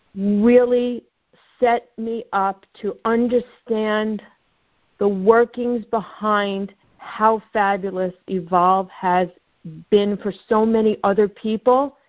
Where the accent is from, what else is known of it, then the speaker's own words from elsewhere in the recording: New York, United States; I am from New York